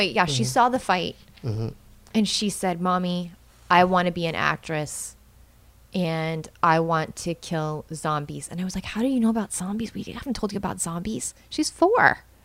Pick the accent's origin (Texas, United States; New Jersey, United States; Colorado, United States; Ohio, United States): Texas, United States; I'm from Texas, where you got to be polite.